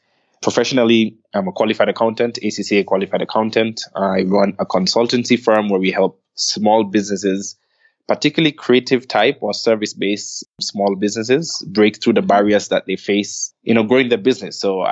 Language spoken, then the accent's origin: English; Antigua & Barbuda; now in Kenya; So I'm based here in Kenya right now. I was actually born in Kenya, but I've never lived here. I grew up in the Caribbean island of Antigua and Barbuda. It's a small twin island state.